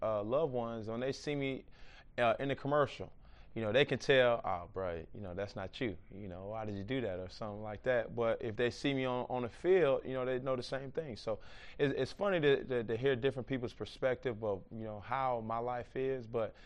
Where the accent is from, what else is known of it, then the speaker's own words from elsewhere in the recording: Atlanta, Georgia, United States; You know, with me growing up in Atlanta, with so many players or entertainers, athletes coming from where I came from